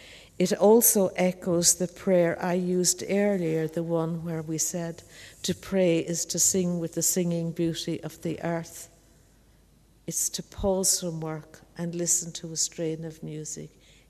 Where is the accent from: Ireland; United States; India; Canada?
Ireland; And I think as an Irish person, listening to the ancestors is really sings to me.